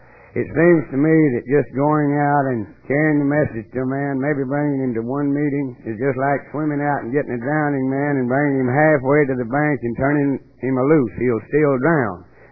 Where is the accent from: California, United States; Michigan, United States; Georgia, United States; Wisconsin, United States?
Georgia, United States; I'm an alcoholic. I'm from Area 15 up in northwest Georgia.